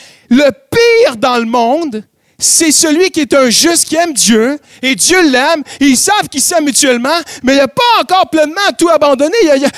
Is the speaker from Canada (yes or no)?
yes; Canada; On a une expression chez nous au Canada